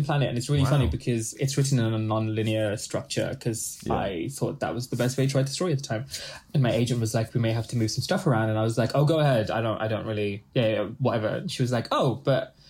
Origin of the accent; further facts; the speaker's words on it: Pakistan; So I'm a Pakistani Muslim